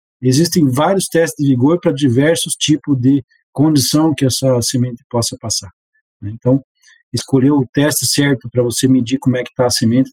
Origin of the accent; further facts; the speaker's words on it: Rio Grande do Sul, Brazil; also born or lived in Mato Grosso; now in Goiânia, Brazil; Estou morando em Goiânia agora. Já rodei um pouquinho esse Brasil, morei em Mato Grosso, sou natural do Rio Grande do Sul, trabalhei anos lá